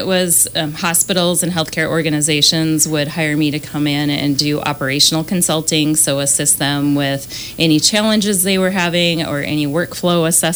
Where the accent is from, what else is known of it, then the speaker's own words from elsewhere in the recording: Aitkin, Minnesota, United States; I grew up in Aiken, which is a small town near Brainerd, Minnesota, mm-hmm. central Minnesota, and spent really the first 45 years of my life there